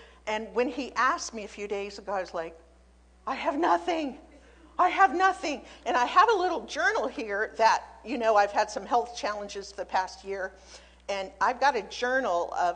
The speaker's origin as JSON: {"language": "English", "region": "Virginia", "country": "United States", "tie": "born or raised there", "also_born_or_lived": "Baltimore", "said": "when I was born in Baltimore, he was busy building a church that is still in existence today, which is pretty cool, I think. Our family moved to Virginia, and we became horse people. I was raised on a horse farm"}